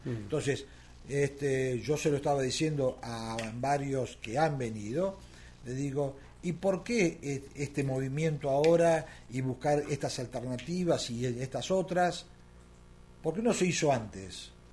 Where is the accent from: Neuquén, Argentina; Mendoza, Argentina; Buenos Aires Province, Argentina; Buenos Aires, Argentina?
Neuquén, Argentina; Hay muchas provincias que han logrado esa identidad, ¿sí? Es decir, yo soy neuquino.